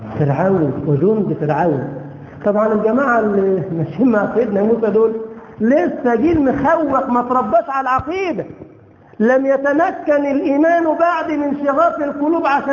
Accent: Egypt; موجود في بلدنا مصر هنا

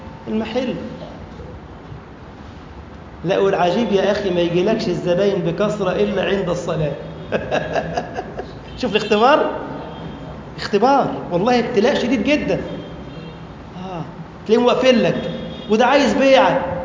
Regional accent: Egypt; أو كما قال النبي ثلاثة عندنا في مصر وواحد في مكة

